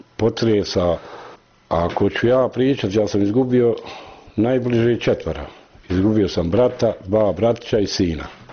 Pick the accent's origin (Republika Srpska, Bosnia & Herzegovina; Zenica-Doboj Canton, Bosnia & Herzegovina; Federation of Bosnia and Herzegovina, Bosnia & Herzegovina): Republika Srpska, Bosnia & Herzegovina; Jasenova; Pa znaš, ja sam ošao odavle iz Srebrenice, da kažem iz Srebrenice, pošto je Srebrenica poznatija nego Jasenova.